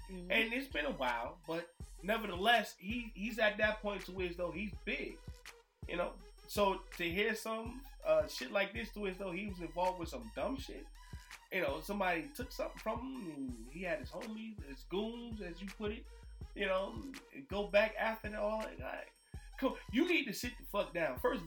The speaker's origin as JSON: {"language": "English", "region": "New Jersey", "country": "United States", "said": "And I'm from Jersey. We from Jersey."}